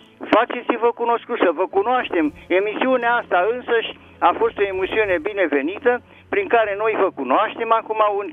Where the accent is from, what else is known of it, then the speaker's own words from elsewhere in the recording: Slatina, Olt County, Romania; eu sunt din Slatina